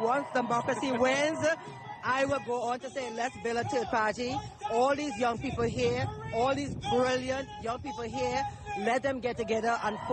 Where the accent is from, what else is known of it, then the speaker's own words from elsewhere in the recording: Trinidad & Tobago; now in Waldorf, United States; My original shithole country is Trinidad and Tobago.